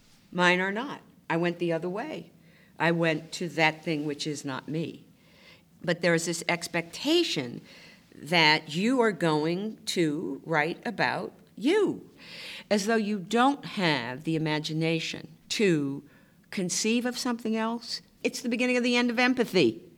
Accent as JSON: {"language": "English", "town": "Baltimore", "region": "Maryland", "country": "United States", "tie": "born or raised there", "said": "Which is my hometown."}